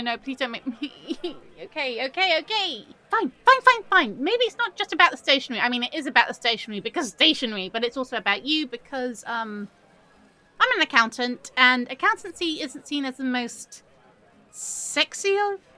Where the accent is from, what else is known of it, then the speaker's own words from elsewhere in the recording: London, United Kingdom; No, I'm not from Brooklyn. I'm from London.